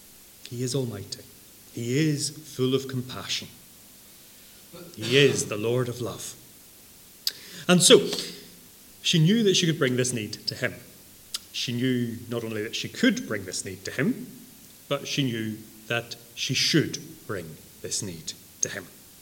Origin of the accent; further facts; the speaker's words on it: Northern Ireland, United Kingdom; I come from Northern Ireland. We don't have that sort of wedding.